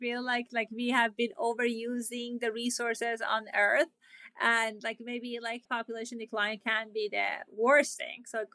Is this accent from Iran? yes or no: yes; Iran; and you know that I grew up in Iran